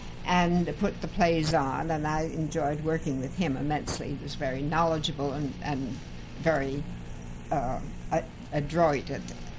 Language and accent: English; New York City, New York, United States; born there; I was born in New York City on August 29th, 1900